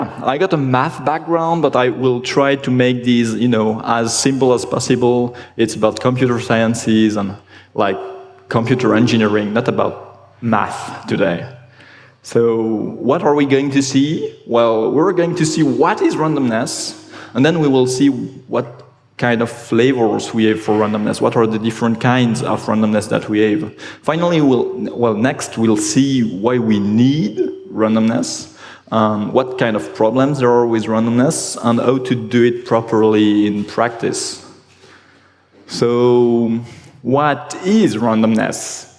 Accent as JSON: {"language": "English", "country": "Switzerland", "second_language": "English", "said": "I'm from Switzerland, not Sweden."}